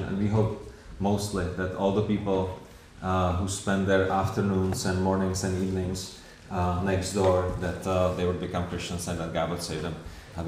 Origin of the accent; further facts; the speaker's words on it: Czechia; English is a second language; My English is a little bit funny because I'm from Czech.